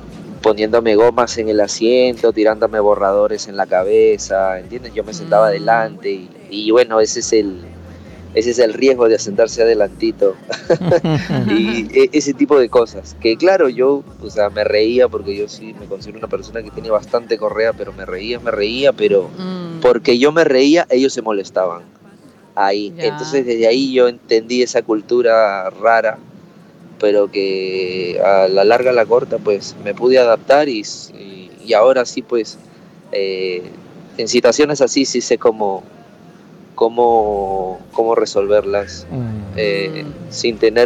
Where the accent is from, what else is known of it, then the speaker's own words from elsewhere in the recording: Callao, Peru; now in Japan; yo soy del Callao, los amigos, yo desde muy chico como que andaba, ¿entiendes? Bien, no liberal, pero es otra crianza, otra cultura, y llegar aquí a Japón fue impactante